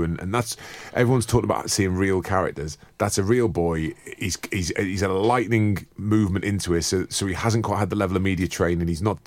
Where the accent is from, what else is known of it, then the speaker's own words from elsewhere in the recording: Wigan, North West England, United Kingdom; I'm from Wigan and I'm further north than you, Sean. I'm the king of the north.